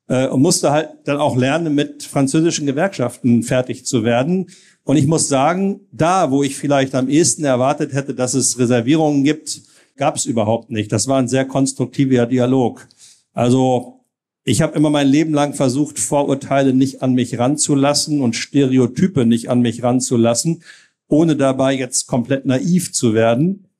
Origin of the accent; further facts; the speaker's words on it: Germany; now in France; als Deutscher in Frankreich zu wohnen, wer die Gegend da unten kennt, es gibt schlimmere Plätze auf der Welt, ja, als im Toulouser Raum zu leben.